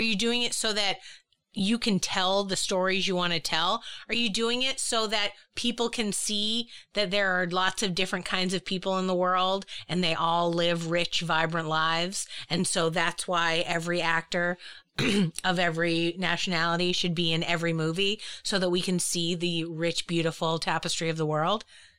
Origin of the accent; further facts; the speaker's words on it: Boston, Massachusetts, United States; I'm from Boston. Yeah. We make fun of everything.